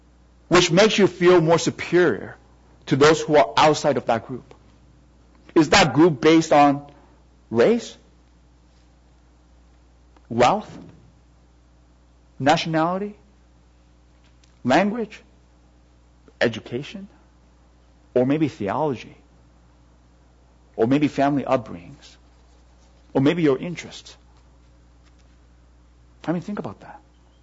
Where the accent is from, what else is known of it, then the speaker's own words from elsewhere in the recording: Canada; I consider myself first and foremost as a Canadian, and then as a Chinese or Taiwanese.